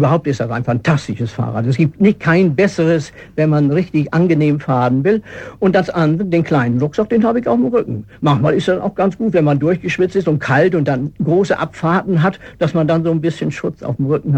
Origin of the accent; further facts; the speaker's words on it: Lower Saxony, Germany; Ich komme aus Ostfriesland. Ein Ostfriese, der gibt nicht auf.